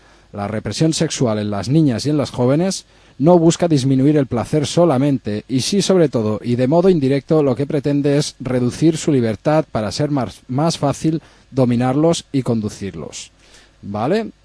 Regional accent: Barcelona, Catalonia, Spain; I som de Barcelona

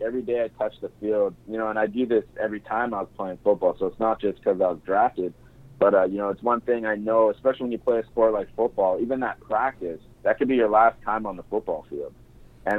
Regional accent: Edmonton, Alberta, Canada; you know, I grew up in Edmonton

